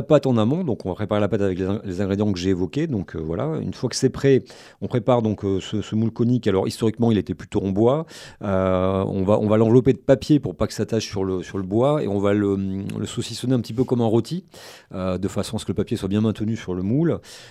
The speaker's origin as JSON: {"language": "French", "region": "Occitanie", "country": "France", "said": "chez nous, en Haute-Pyrénées et en Bigorre, en fait, bigourdant aux Pyrénéens"}